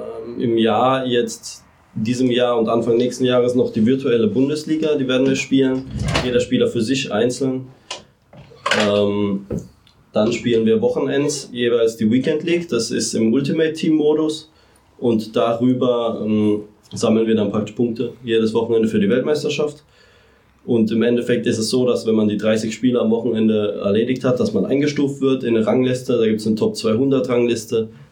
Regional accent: Mannheim, Baden-Württemberg, Germany; ich bin Mannheimer

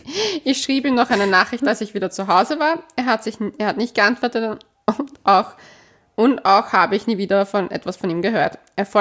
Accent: Salzburg, Austria; Ich bin aus Salzburg.

